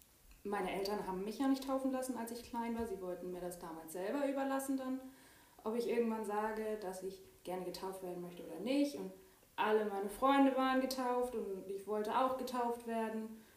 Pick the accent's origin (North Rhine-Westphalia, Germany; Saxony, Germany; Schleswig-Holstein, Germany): Schleswig-Holstein, Germany; Sterup; ich bin 22, ich komme hier aus Sterup und ich bin seit 2007 bei den Pfadfindern.